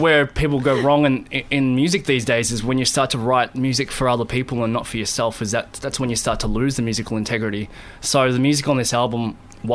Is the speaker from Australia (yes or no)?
yes; Australia; because I'm Australian